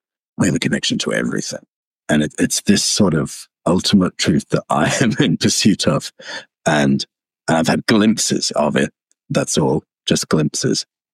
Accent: United Kingdom; accent: British; they're going to judge me by my accent as, you know, British, whatever.

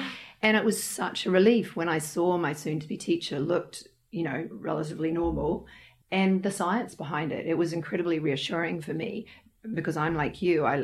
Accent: New Zealand; in New Zealand, I'm a Kiwi

